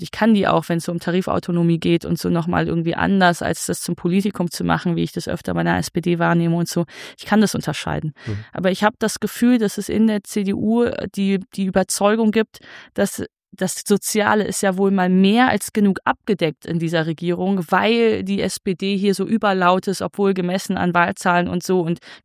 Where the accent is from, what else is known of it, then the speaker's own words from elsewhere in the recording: Wuppertal, North Rhine-Westphalia, Germany; weil sein Wahlkreis Wuppertal war, wo ich aufgewachsen bin.